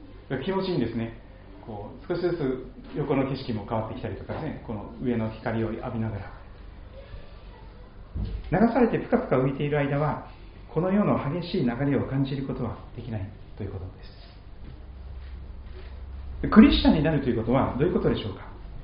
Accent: Kochi, Japan; 私は四国の高知県で生まれ育ちましたから、高知市内には鏡川というですね、本当に素敵な川が流れているわけです。

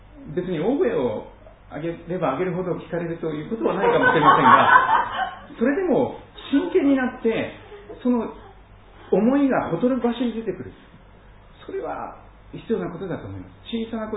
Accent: Kochi, Japan; 私の生まれ育った四国の高知というところは、南にはすぐ太平洋が、北にはすぐ山がありました。

